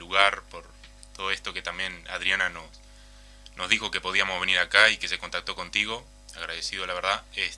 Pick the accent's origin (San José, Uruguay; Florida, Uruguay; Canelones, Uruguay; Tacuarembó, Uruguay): Florida, Uruguay; Casupá; Soy del interior, soy de Casupá.